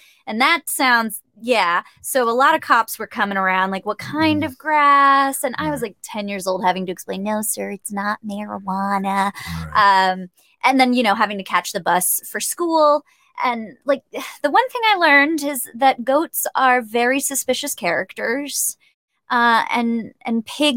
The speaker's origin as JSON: {"language": "English", "town": "Pacoima", "region": "California", "country": "United States", "tie": "born or raised there", "said": "Okay. So I grew up mostly in Pacoima, Van Nuys area. My grandparents also moved to and from Mexico. They were migrant farm workers."}